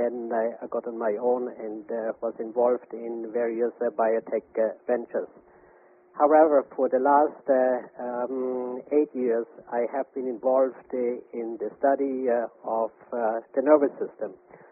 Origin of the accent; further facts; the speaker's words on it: Germany; English is a second language; moved away; as you might have noticed from my accent, I'm originally from Germany, but I've lived here in this country for 35 years.